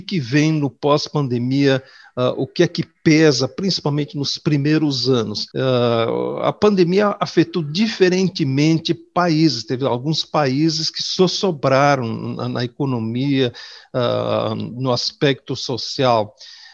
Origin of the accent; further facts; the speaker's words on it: Rio Grande do Sul, Brazil; eu sou gaúcho, formei na Faculdade de Agronomia de Porto Alegre há 50 anos atrás.